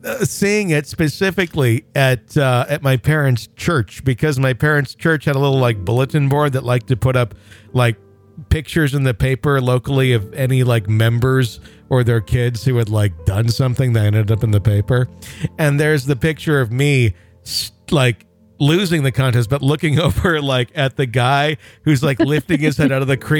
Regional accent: Wisconsin, United States; a cream puff eating contest in the Forest Mall in my hometown in Wisconsin, a mall that's now been demolished and is gone.

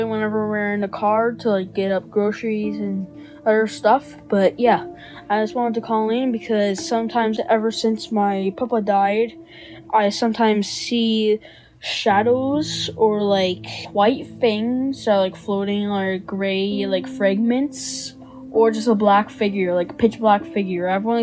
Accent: Canada; I'm from Canada

